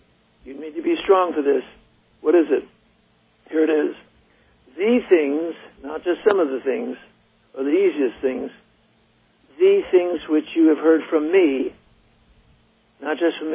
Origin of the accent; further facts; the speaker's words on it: China; I was raised in China as a boy.